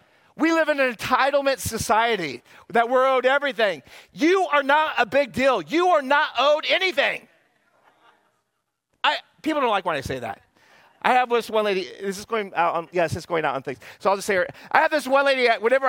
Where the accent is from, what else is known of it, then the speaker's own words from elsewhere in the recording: Washington, United States; I was raised in the Yakima Valley, and here's what I do know.